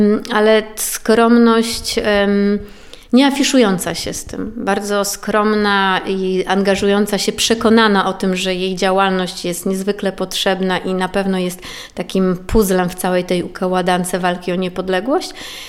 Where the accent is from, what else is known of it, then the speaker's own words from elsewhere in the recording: Suwałki, Podlaskie Voivodeship, Poland; myślę, że to dumnie można powiedzieć o sobie, że jestem suwalczanką, choć ja suwalczanką nie jestem z urodzenia.